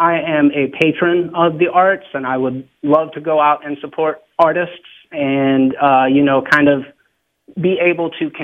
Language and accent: English; the South, United States; one of the beautiful things about growing up in the South, is I know that for many, many reasons, we are even still to this day backwards at some times